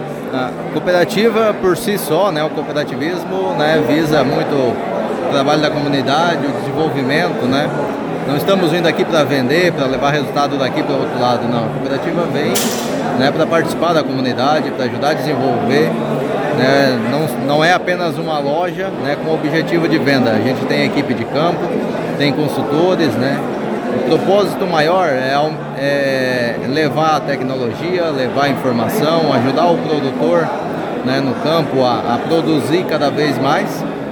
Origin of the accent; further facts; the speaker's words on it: Jacinto Machado, Santa Catarina, Brazil; Eu sou natural de Jacinto Machado, né, sede da cooperativa.